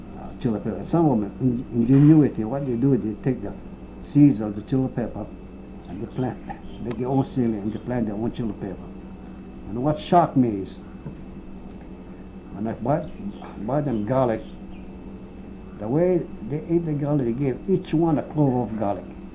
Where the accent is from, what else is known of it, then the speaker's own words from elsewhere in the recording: Wahiawa, Hawaii, United States; Yes, I was born and raised in Waihewa all my life.